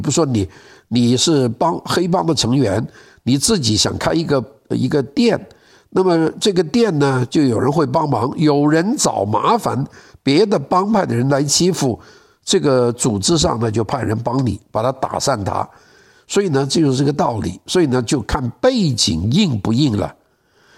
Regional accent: Guangdong, China; 我们广东人叫统豪啊

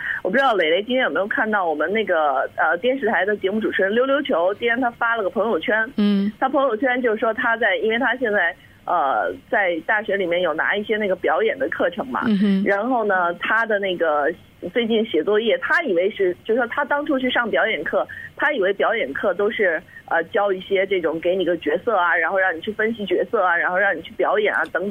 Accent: China; 我是中国人，我希望是有中国风格的菜谱

